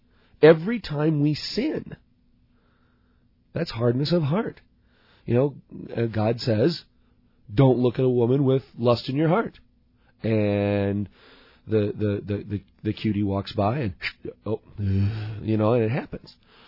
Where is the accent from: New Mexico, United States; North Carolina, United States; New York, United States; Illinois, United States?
Illinois, United States; Now, I'm from Illinois, 70 is never legal.